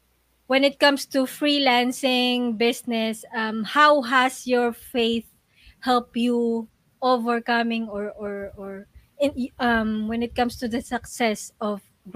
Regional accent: Philippines; being a Filipino, I know most of us are very sensitive to what our clients are saying

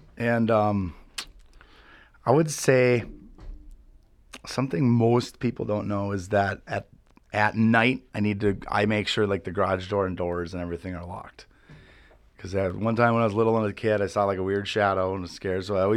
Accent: Silver Lake, Minnesota, United States; Silver Lake. Silver Lake, whatever. By Hutchinson.

